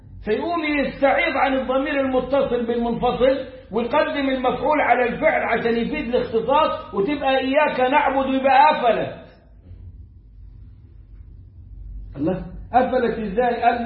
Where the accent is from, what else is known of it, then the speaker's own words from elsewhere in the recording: Upper Egypt, Egypt; أنا صعيدي أهو بقول لك أهو